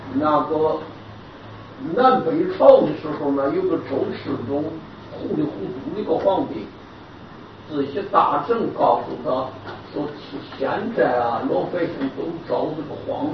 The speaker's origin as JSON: {"language": "Chinese", "country": "Taiwan", "said": "那么我们台湾人就年迈就知道为什么稀饭叫这个米。"}